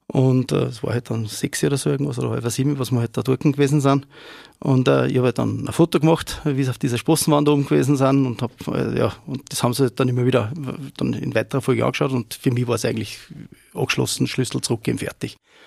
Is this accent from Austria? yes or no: yes; Upper Austria, Austria; born there; ich bin ein gebürtiger Lernharder und wohne seit ewigen Zeiten in St. Oswald bei Freistadt